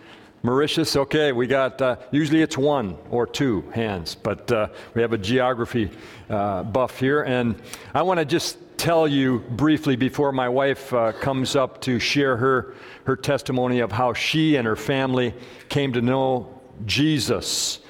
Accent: Park Falls, Wisconsin, United States; born there; I was born in Glidden. Well, I was born in Park Falls. My dad was pastoring in Glidden up there in the Shequamigan Forest. That's where I was born.

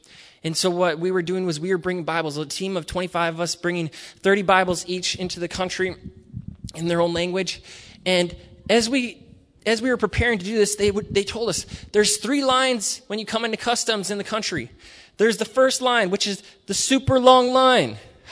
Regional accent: New London, Connecticut, United States; I went back to New London, which is my hometown

